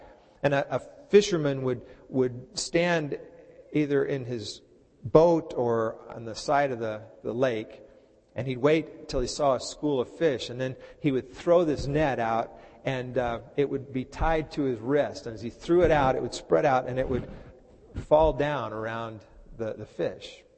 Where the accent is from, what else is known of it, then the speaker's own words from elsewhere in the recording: Texas, United States; I used to, growing up in Texas, we used to go fishing at some of the man-made lakes outside of Dallas.